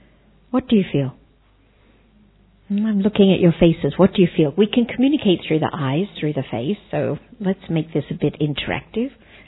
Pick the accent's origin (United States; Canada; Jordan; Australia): Australia; moved away as an adult; also born or lived in Asia; now in Taiwan; And I'm originally from Australia. I was serving in Asia for 30 years. I recently went back to Australia for 4 years, but probably I've been in Asia too long.